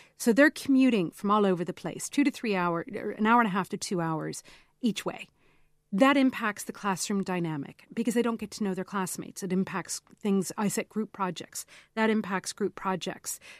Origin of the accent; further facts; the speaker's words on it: United States; Absolutely. I, you know, growing up in America, we had school buses, and that took a huge amount of pressure off of the roads.